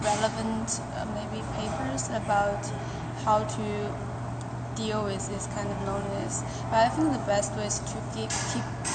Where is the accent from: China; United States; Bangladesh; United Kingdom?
China; English is a second language; moved away as an adult; now in Vancouver, Canada; And I'm coming from China.